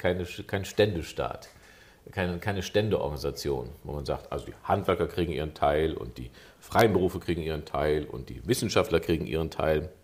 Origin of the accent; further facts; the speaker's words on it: Rheinbach, North Rhine-Westphalia, Germany; Ich komme aus einer von der Flut betroffenen Region, in meinem Wahlkreis, zwar eine Stadt, meine Heimatstadt Rheinbach